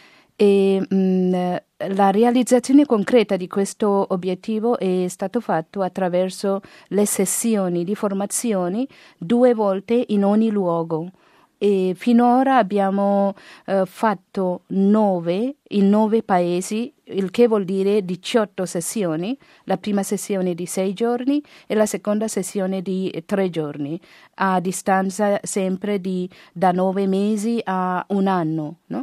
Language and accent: Italian; India; Io vengo dall'India.